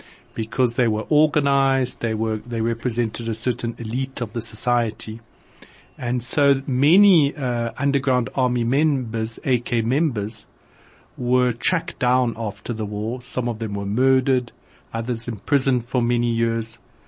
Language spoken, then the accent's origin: English; South Africa; also born or lived in Switzerland / Botswana; I was born in Switzerland, came out when I was a little baby to Botswana with my mom, and then they ended up in South Africa.